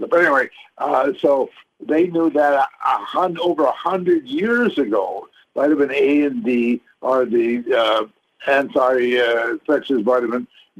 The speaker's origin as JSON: {"language": "English", "country": "Canada", "tie": "born or raised there", "said": "I was brought up in Canada"}